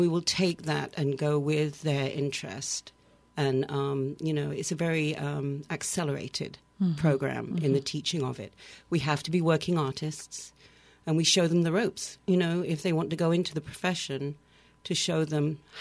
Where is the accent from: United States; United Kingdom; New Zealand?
United Kingdom; accent: British; they mimic my British accent.